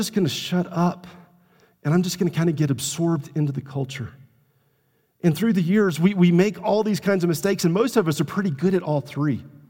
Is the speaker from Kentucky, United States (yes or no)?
no; Tuscaloosa, Alabama, United States; I grew up in Tuscaloosa, Alabama, and I grew up with a really defined view of this is how we do things.